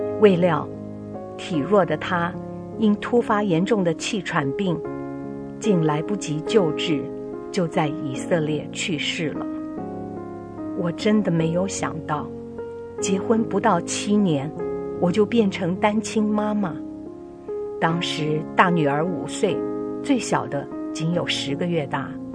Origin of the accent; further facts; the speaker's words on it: Hong Kong; born there; 我出生在香港一个小康家庭，父亲脚踏实地在船厂工作，辛勤养育我们兄弟姐妹七人。